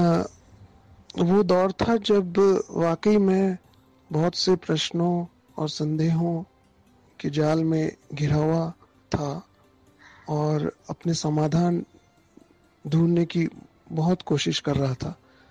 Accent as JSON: {"language": "Hindi", "town": "Jodhpur", "region": "Rajasthan", "country": "India", "tie": "born or raised there", "moved": "yes", "lives_now": "Pune, India", "said": "इस सफर की शुरुआत तो राजस्थान में जोधपुर शहर जहाँ मैं पला बड़ा वहीं से हो गई थी, पहले से ही बचपन से ही। और फिर 98 में जब मैं पूना आया तो यहाँ भी वो सफ़र जारी रहा।"}